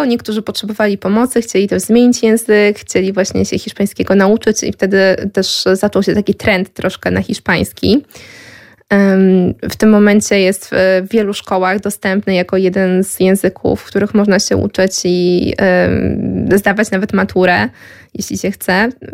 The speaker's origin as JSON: {"language": "Polish", "town": "Skierniewice", "region": "Łódź Voivodeship", "country": "Poland", "said": "ja pochodzę ze Skierniewic, więc nie jest to najmniejsze miasto, no ale nie jest to Warszawa, Łódź, Kraków czy Gdańsk."}